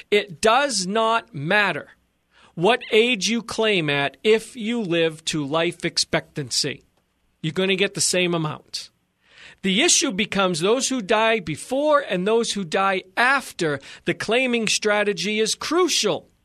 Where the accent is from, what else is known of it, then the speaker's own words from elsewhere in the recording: Boston, Massachusetts, United States; accent: Bostonian; So I guess somebody is making fun either of my Bostonian accent, or that I say beat a dead horse instead of beat the horse to death